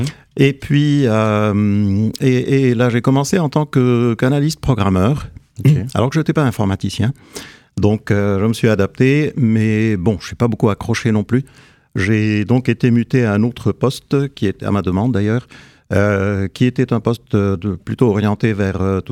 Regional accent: Lebanon; je suis né dans un pays compliqué. Je suis né au Liban.

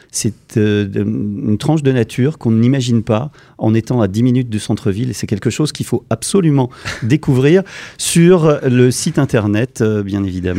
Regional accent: Bourgogne-Franche-Comté, France; depuis que je suis gamin, donc je suis originaire du Morvan, un formidable terrain de jeu en termes de nature

